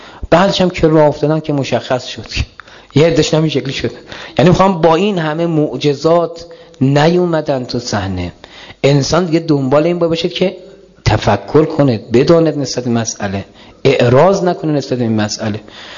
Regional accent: Isfahan, Iran; من خودم تو همین اصفهان که بچه اصفهان هستیم و اصفهان رو چرخیدیم،

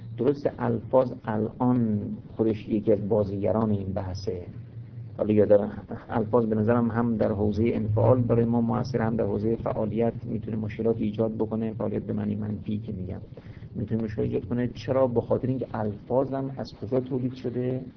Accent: Iran; ما ایرانی هستیم اینجوری دیگه میبینیم

